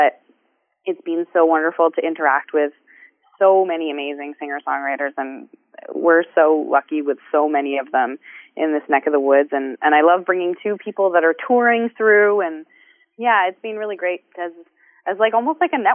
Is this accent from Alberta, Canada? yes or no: no; Waterdown, Ontario, Canada; Yeah, so I run an open mic in my hometown, Waterdown, Ontario, twice a month.